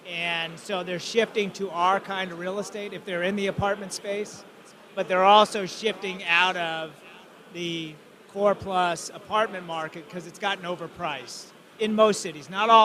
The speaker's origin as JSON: {"language": "English", "region": "Tennessee", "country": "United States", "said": "We're from Tennessee. Went to school down here"}